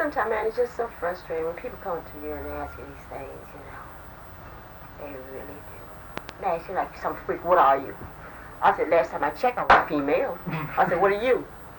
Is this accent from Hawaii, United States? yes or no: yes; Hawaii, United States; I said, "Yes, I'm from Hawaii."